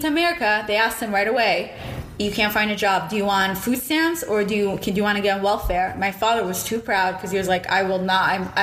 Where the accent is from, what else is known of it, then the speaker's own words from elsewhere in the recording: Israel; now in United States; when I grew up in Israel and he was always, I saw my dad would travel for work.